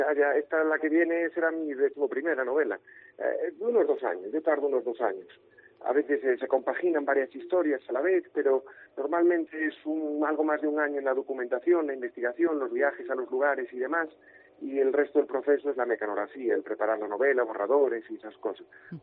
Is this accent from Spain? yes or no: yes; Galicia, Spain; mis novelas son homenaje a mi tierra, yo siempre digo soy tojo, soy pizarra, soy granito, soy lo que soy gracias a haberme criado aquí